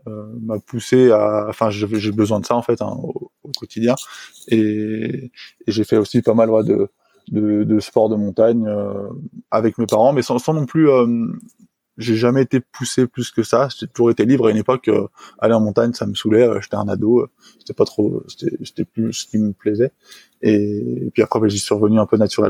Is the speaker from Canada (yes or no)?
no; Le Reposoir, Auvergne-Rhône-Alpes, France; Donc moi, j'ai grandi dans un petit village de montagne qui s'appelle Le Reposoir. Qui est niché dans une vallée à 1000 mètres d'altitude.